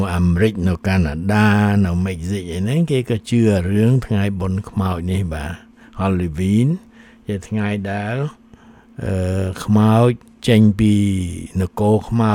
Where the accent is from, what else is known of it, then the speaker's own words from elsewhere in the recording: Battambang, Cambodia; ខ្ញុំអ្នកបាត់ដំបងឮចម្រៀងនេះលោតដាក់ភ្លាម